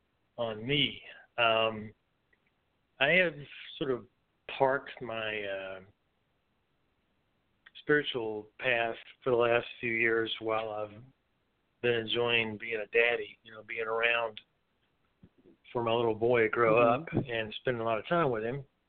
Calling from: Asheville, North Carolina, United States; I'm in Asheville, North Carolina.

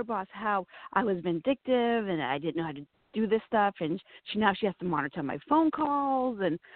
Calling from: Virginia, United States; I'm calling from Virginia, but it's also very cold here.

